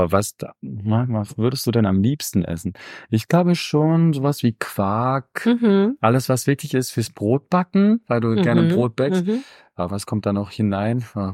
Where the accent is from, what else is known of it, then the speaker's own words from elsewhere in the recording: Wittenberg, Saxony-Anhalt, Germany; in meiner Heimatstadt in Wittenberg